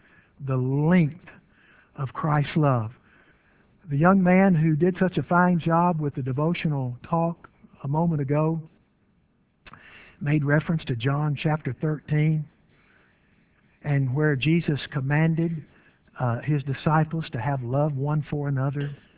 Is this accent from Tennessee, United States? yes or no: yes; Dyersburg, Tennessee, United States; I can remember growing up in Dyersburg, Tennessee, my mother going about her housework, clothes piled in the kitchen floor, something cooking on the stove